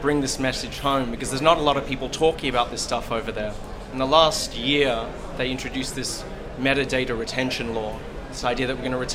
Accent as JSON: {"language": "English", "town": "Sydney", "region": "New South Wales", "country": "Australia", "said": "Yeah, I'm from Sydney originally, actually."}